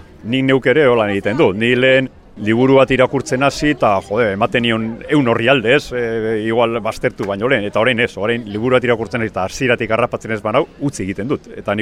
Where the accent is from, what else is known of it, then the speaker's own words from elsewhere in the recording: Basauri, Basque Country, Spain; also born or lived in Vitoria-Gasteiz; now in Arbizu, Spain; ni izatez Basaurikoa naiz, herri industrial nahiko handia, Gasteizen bizi izan nintzen beste hainbat urtetan, eta ja, badara matzat urte batzuk, Arbizun herri txiki euskaldun lasai baten bizitzen, eta oso oso gustora bizi naiz hor.